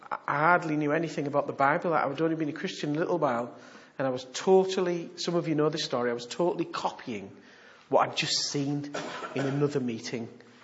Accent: United Kingdom; I couldn't help it. I'm British, you know.

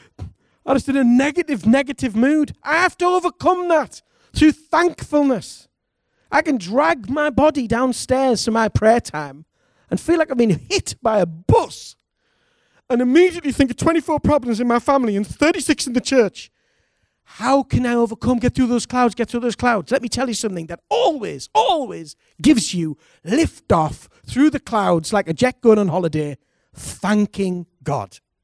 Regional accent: United Kingdom; I like a little moan because I'm British, okay?

